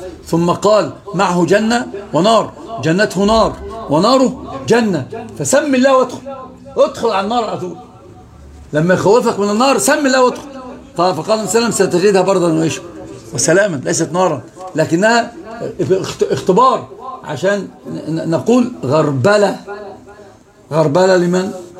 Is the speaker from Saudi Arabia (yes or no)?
no; Egypt; عندنا في مصر كل الأنواع والأطياف